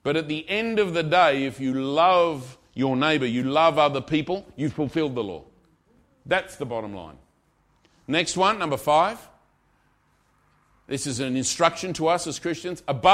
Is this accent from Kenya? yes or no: no; Australia; As an Australian, I find it funny.